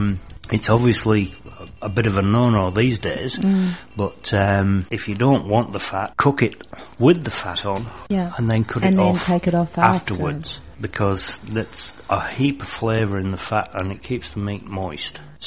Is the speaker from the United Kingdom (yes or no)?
yes; England, United Kingdom; Being very English, mustard and horseradish, just a roast beef.